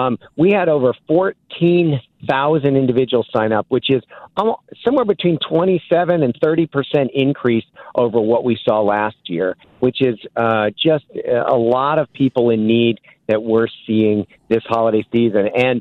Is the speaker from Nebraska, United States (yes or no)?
yes; Nebraska, United States; also born or lived in South Dakota / East Coast; I'm originally from Nebraska, or at least the last 20-plus years I lived in Nebraska, and I went to school. I went to college in South Dakota